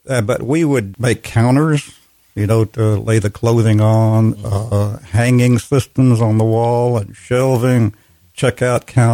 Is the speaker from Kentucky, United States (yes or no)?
yes; Stanford, Kentucky, United States; born there; I was born in Stanford, and she was, I think she was born right there in Highland.